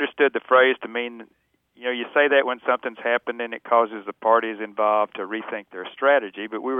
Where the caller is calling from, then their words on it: League City, Texas, United States; I'm calling from League City, Texas.